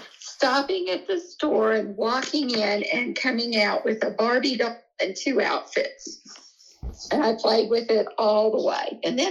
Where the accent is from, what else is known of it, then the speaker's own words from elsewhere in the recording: Corpus Christi, Texas, United States; we kind of spent a lot of time outdoors growing up in Corpus.